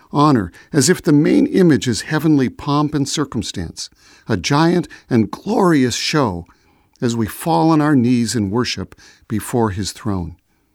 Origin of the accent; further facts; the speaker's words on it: Chicago, Illinois, United States; born there; I was born in Chicago, so I am a citizen of the United States